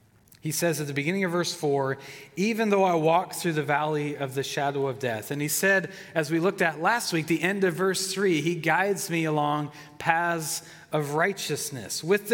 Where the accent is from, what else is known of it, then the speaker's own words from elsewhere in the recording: Minneapolis, Minnesota, United States; as a kid, I grew up in Minneapolis, and my family had a large basement in the downstairs of our house